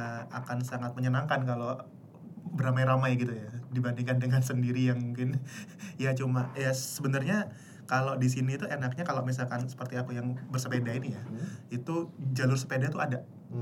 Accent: Yogyakarta, Special Region of Yogyakarta, Indonesia; ketika di kotaku sendiri, misalkan aku kan di Jogja

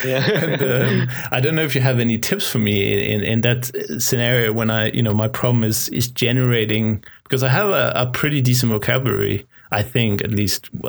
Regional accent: Denmark; I'm born and raised in Denmark. As far as I know, my entire family is Danish.

